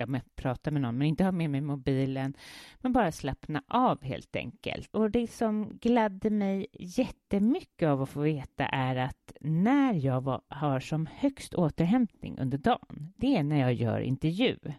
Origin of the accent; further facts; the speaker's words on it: Sweden; Det är smärtsamt som svensk. Jag känner mig inte riktigt. Min familj bor ju utomlands och de är inte särskilt svenska i huvudtaget.